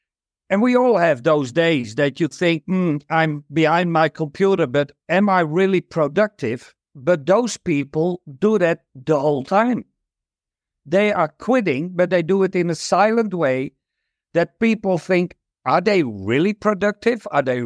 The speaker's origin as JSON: {"language": "English", "country": "Netherlands", "second_language": "English", "said": "I'm from the Netherlands"}